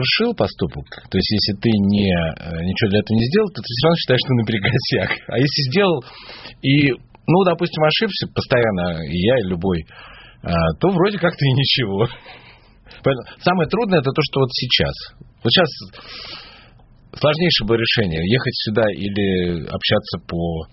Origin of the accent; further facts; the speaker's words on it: Moscow, Russia; я самый ответственный москвич, мне кажется.